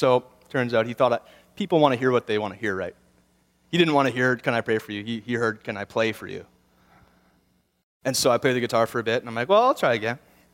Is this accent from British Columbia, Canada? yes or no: no; Niverville, Manitoba, Canada; I said, no, we're from Niverville.